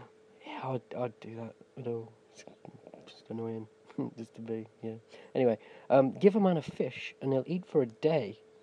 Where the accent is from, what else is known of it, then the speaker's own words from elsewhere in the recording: United Kingdom; Don't hate me for being British. Just hate me for being British with really nice teeth.